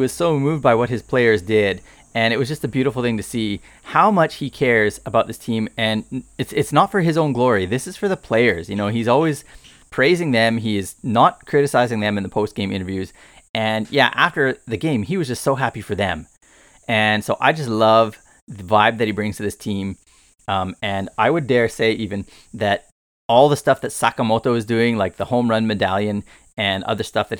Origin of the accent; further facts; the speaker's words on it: Canada; at least for me as a Canadian, to the 2010 ice hockey medal game or tournament